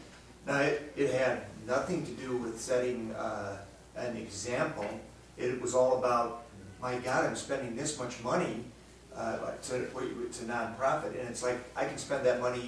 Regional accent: Washington, District of Columbia, United States; I'm from the Washington, D.C. area, and there are lots of nonprofits

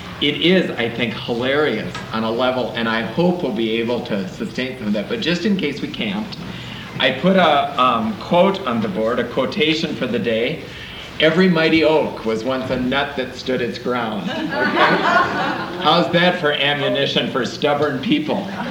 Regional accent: New Ulm, Minnesota, United States; I'm a pastor from New Ulm, Minnesota.

